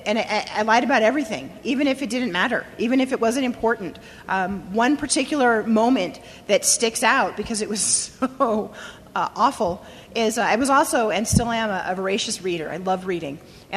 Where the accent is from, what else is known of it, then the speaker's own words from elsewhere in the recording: Bountiful, Utah, United States; also born or lived in Ogden; So I was born in Ogden in 1970, and my dad went to medical school right here at the University of Utah, and some of my best and most cherished childhood memories are living in Bountiful